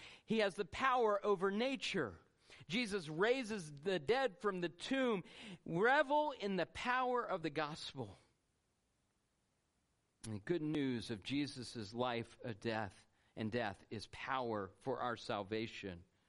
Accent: Georgia, United States; I was raised in Georgia. I went to the University of Georgia.

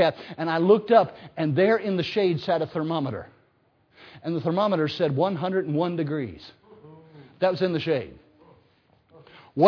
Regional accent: South Carolina, United States; I remember when I was a boy, I grew up in South Carolina, upstate South Carolina, and we never had central air conditioning in our home when I was a boy.

